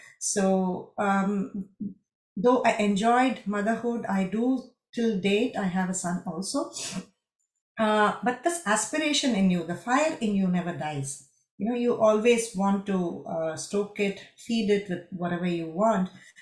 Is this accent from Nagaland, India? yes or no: no; Madurai, Tamil Nadu, India; first language Tamil; English is a second language; now in Chennai, India; because in Tamil Nadu, in growing up in Madurai, we were very comfortable talking in our mother tongue, Tamil, and moving to Chennai, and it was not very easy.